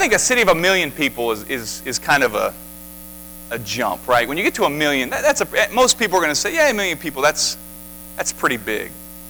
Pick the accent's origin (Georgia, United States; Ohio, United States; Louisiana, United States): Ohio, United States; Defiance; I grew up in Defiance, which is a huge metropolitan area compared to McConnellsville